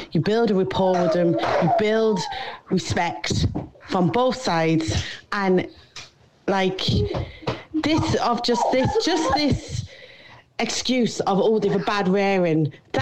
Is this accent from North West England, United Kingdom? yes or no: yes; Manchester, North West England, United Kingdom; I grew up in Withenshaw in Manchester, and we went to the school in the middle of one of the biggest estates in the world.